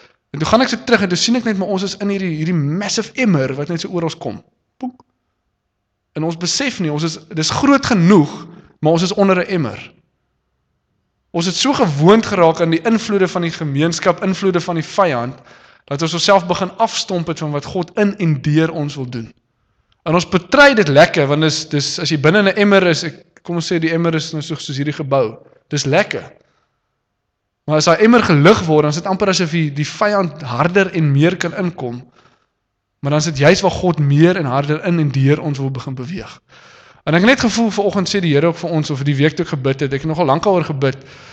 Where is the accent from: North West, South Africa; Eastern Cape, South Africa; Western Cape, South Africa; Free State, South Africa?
Free State, South Africa; Kroonstad; born there; Daar waar jy gebore word, ek is in Kroonstad gebore van ander plekke.